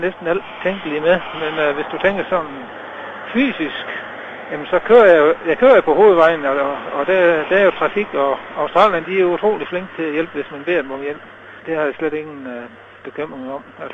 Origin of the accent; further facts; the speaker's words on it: Kolding, Region of Southern Denmark, Denmark; Jamen, jeg kommer fra Jylland. Jeg er altså oprindeligt nede i Sydjylland, eller næsten Sydjylland. Koldingegnen, Kolding Esbjerg.